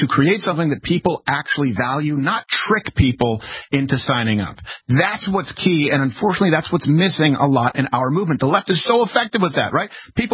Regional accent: Canada; now in United States; I didn't have Fox News in Canada. I grew up on Letterman.

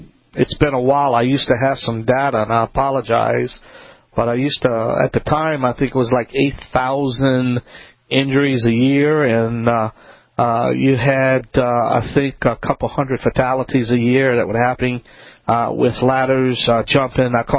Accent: Louisiana, United States; from the Bayou Land, the originator.

